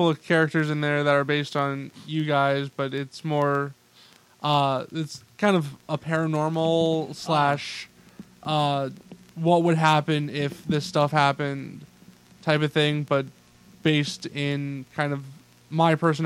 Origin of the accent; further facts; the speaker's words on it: East Haven, Connecticut, United States; also born or lived in Madison; I was born in New Haven. Lived in Madison, Connecticut.